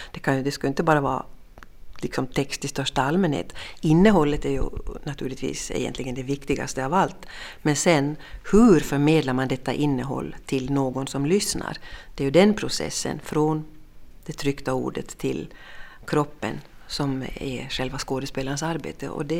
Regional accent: Ostrobothnia, Finland; accent: Ostrobothnian dialect; Mitt modersmål är ju en österbottnisk dialekt och den känns ju som någonting som är väldigt tungt förankrat i mig.

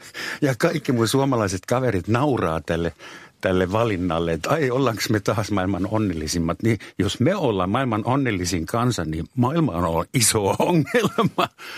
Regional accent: Germany; born there; first language German; Finnish is a second language; Se, että mä oon syntynyt Saksassa saksankieliseen ympäristöön

